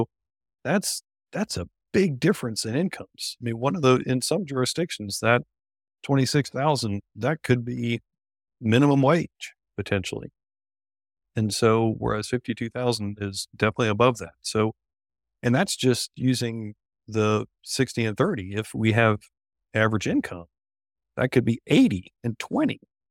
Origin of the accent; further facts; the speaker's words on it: North Carolina, United States; It's basically the population of my home state here in North Carolina and the size of one of its counties.